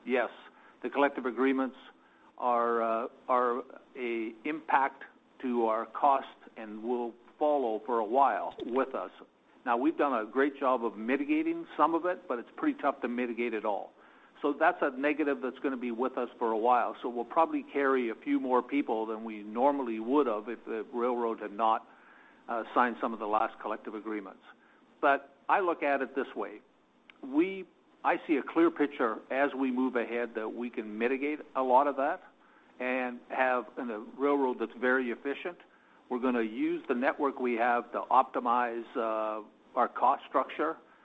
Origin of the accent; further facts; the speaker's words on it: Canada; in Canada, I know there's a lot of people that I know from CN and others impacted with the fire in my hometown